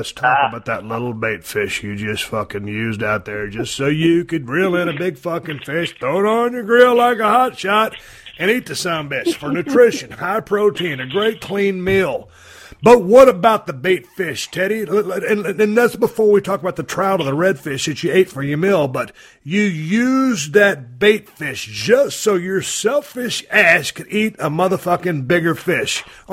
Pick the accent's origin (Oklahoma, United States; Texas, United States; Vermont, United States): Texas, United States; Port O'Connor; I'm a year older than you, but I grew up fishing in Port O'Connor, Texas.